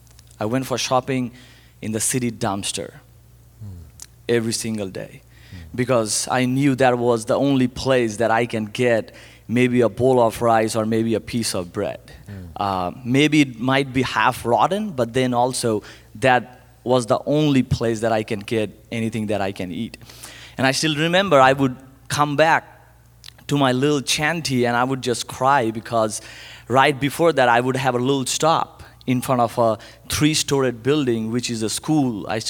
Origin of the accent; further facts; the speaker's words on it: Kolkata, West Bengal, India; I'm born and raised in Asia, particularly in India, Calcutta.